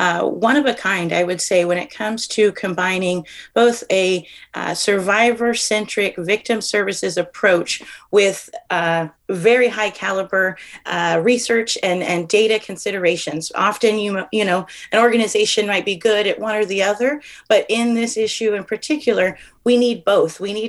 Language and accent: English; Humboldt, California, United States; I'm homegrown. I'm from Humboldt, Yurok country.